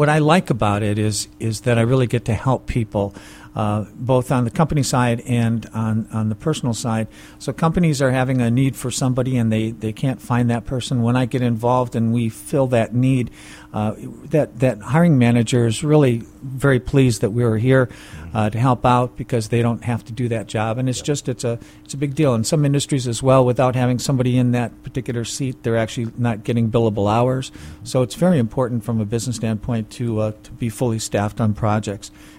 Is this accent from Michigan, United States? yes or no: yes; Dearborn, Michigan, United States; also born or lived in California, United States; now in St. Petersburg, United States; Yeah, so I grew up in just outside of Dearborn, Michigan, and it was a great place to grow up.